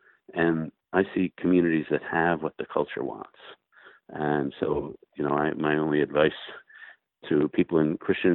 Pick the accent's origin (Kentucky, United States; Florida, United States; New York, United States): New York, United States; New York City; now in Washington, United States; I grew up in New York City and live in Washington.